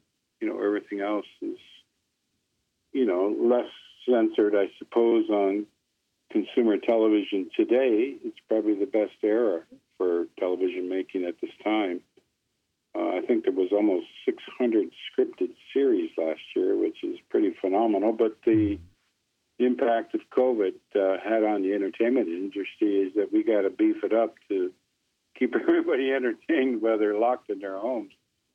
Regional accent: Niagara Falls, Ontario, Canada; also born or lived in Ohsweken, Canada / Buffalo, United States; You know, I'm originally from Six Nations, born in Oswegan, Ontario, back in the 50s. I've grew up in Niagara Falls and Buffalo

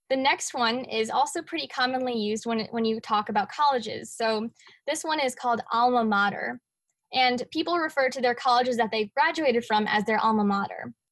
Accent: Chicago, Illinois, United States; Like she said, I'm from Chicago, so I love puzzles and games.

